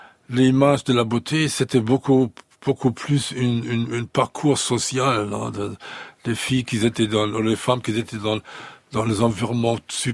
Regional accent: Duisburg, North Rhine-Westphalia, Germany; French is a second language; quand on vient de Duisbourg, de la Ruhr et tout ça, toutes les usines et toute la fumée et toutes ces choses comme ça

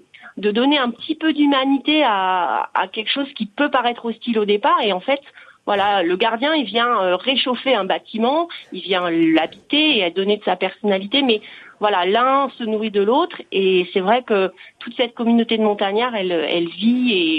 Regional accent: Bourgogne-Franche-Comté, France; je ne suis pas née en Savoie, mais je suis quand même née en montagne parce que je suis native du Jura.

